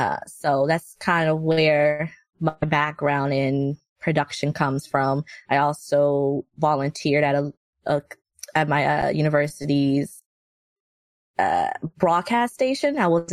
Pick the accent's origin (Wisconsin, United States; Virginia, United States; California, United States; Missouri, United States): Virginia, United States; moved away as an adult; now in Atlanta, United States; Well, I grew up in Virginia, lived with my grandmother till I was 18. And then once I graduated high school, that same day, I hiked it to Georgia, where my mother was living. And I refused to go back to Virginia.